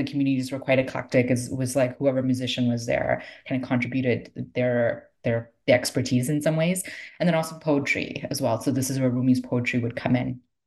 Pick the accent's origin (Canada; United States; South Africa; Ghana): Canada; Toronto, Ontario; I'm from Toronto. I grew up in Toronto, and I had the most connections to Sufi communities in Toronto.